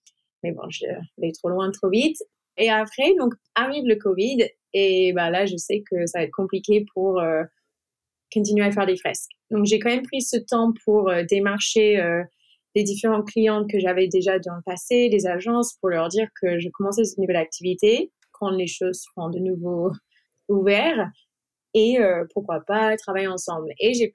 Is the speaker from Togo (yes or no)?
no; United States; now in France; Ça fait 11 ans et demi que je suis en France, donc je suis franco-américaine. Enfin, je suis américaine, j'ai été naturalisée française il y a 4 ans.